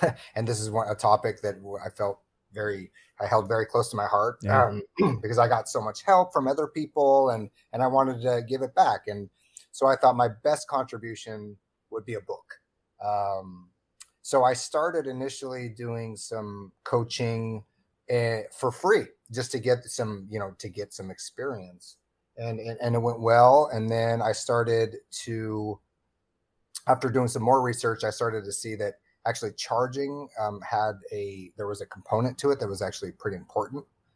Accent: Seattle, Washington, United States; I'm from the West Coast too. And I grew up on the West Coast. I grew up in Seattle.

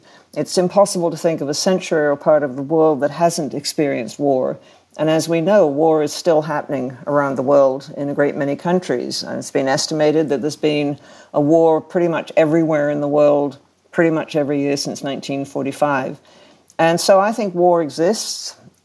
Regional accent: Canada; I'm a Canadian

